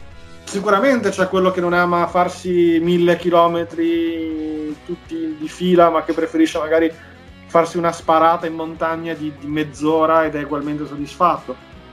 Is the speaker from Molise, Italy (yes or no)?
no; Bolzano, Trentino-Alto Adige, Italy; now in Milan, Italy; per me che vengo dai monti, cioè, da dove vengo io, cioè da Bolzano.